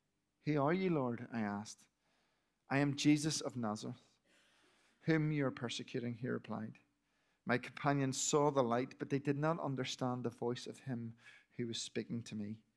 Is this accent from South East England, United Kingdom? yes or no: no; Belfast, Northern Ireland, United Kingdom; I'm from Belfast, live in Belfast, but go to the Sunday climbs of West Church in Bangor.